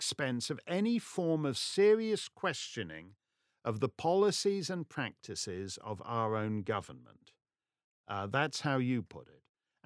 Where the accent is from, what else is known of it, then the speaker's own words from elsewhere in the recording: Toronto, Ontario, Canada; Ken Costa writes from my hometown of Toronto.